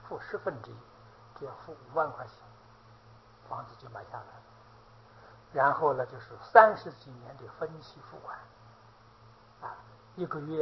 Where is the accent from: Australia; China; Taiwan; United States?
China; 我们中国人常说无债一身轻啊，美国人是个负债的社会